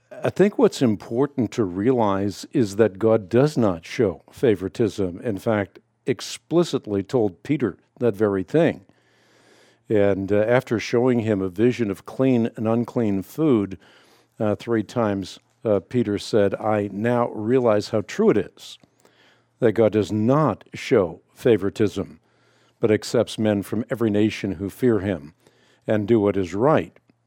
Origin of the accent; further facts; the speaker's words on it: Netherlands; English is a second language; I was born in Holland, and I grew up in a Dutch Reformed context.